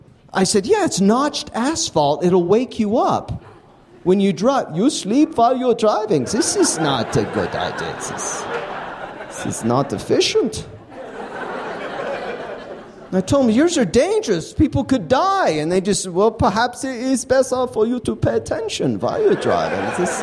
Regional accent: Utah, United States; no, this is because I am from Utah.

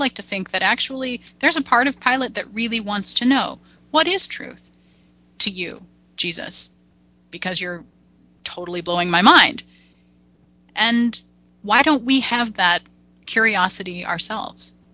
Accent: Illinois, United States; because I grew up near Peoria, and I can tell you it totally doesn't

